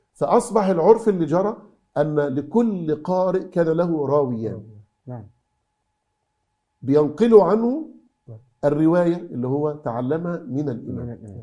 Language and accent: Arabic; Egypt; احنا أصلا بنتكلم بلهجتنا في مصر.